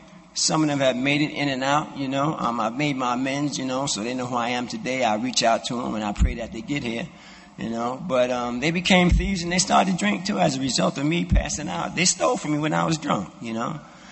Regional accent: Brooklyn, New York, United States; I grew up in Brownsville in Brooklyn, and Brownsville in Brooklyn was a very hard, rough neighborhood

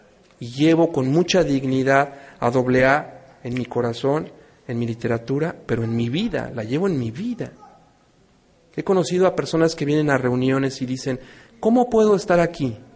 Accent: Aguascalientes, Mexico; soy alcohólico y adicto y vengo de Aguascalientes.

